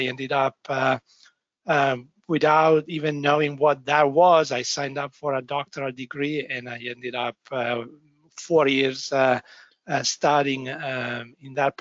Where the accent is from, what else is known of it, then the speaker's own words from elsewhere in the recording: Italy; I grew up in Italy, and my initial background was in chemistry